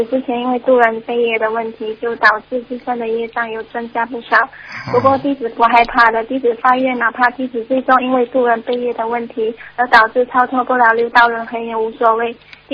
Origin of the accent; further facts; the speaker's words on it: Malaysia; 马来西亚的。